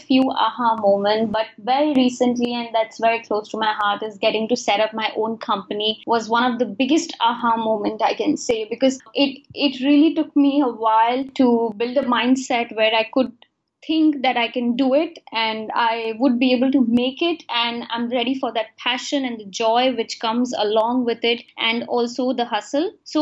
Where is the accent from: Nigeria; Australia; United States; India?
India; Kolkata, West Bengal; first language Hindi; English is a second language; I'm born in India, city Kolkata. So I'm an Indian, but my ethnics is Hindu. So my language is Hindi. But I'm very liberal in terms of my belief and don't really have any core spiritual